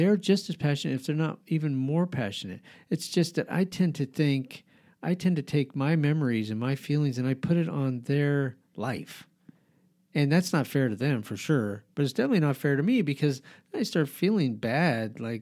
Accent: Albuquerque, New Mexico, United States; I grew up in Albuquerque. I used to ride the city bus from where I lived, which is about 25 miles away from the school.

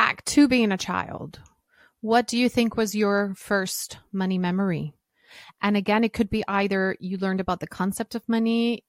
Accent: United States; now in United Kingdom; since I'm an American living in the UK, I'm a dual citizen, and my situation is so complex

